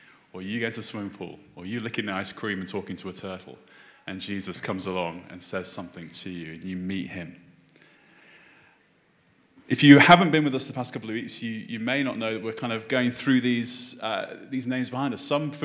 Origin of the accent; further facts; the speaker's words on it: Liverpool, North West England, United Kingdom; also born or lived in Cambridge; I'm originally from Liverpool. Can't tell, I've lost the accent entirely. I lived in this place called Cambridge far too long.